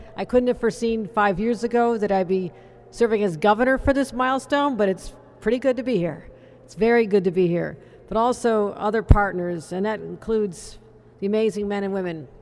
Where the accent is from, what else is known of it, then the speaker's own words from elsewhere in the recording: New York, United States; it's such a point of pride for me to know that in my home state of New York, we have been leading the way for generations.